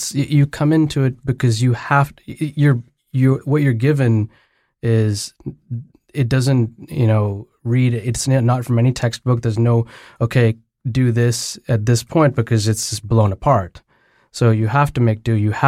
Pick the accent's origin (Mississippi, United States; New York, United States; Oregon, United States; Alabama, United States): New York, United States; So I grew up in New York. I did a medical school in Philadelphia at Drexel.